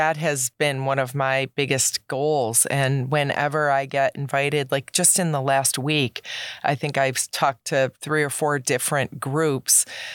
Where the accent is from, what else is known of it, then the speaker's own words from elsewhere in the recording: Syracuse, New York, United States; I grew up in Syracuse, so I have a different impression.